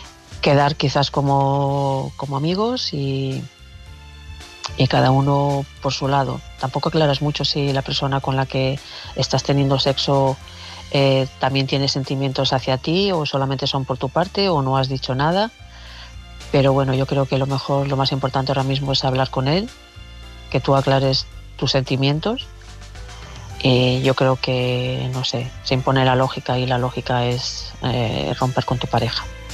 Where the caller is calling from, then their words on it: León, Castile and León, Spain; Hola a todos